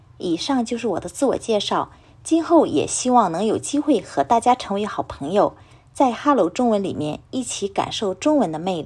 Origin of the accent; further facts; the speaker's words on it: Qingdao, Shandong, China; Japanese is a second language; 中国北方の山東省青岛出身です。ここは綺麗な海岸都市です。